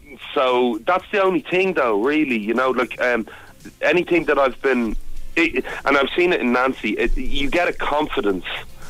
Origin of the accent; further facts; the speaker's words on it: Ireland; I'm from Rough Ireland.